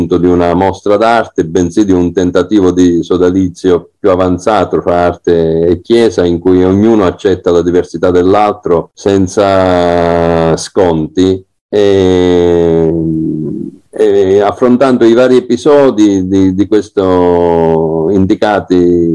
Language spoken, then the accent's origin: Italian; Cosenza, Calabria, Italy; io sono di Cosenza